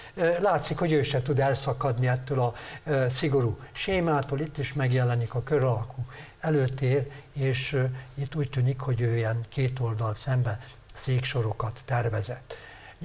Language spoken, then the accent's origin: Hungarian; Sopron, Győr-Moson-Sopron, Hungary; born there; így például az én szülővárosomban, Sopronban